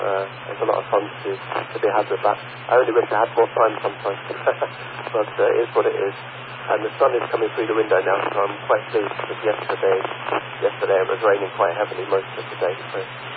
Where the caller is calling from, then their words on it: West Orange, New Jersey, United States; I'm in West Orange.